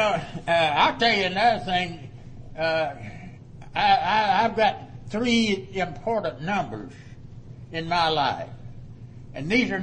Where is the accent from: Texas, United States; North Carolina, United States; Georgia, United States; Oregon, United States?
Texas, United States; Funston; born or raised there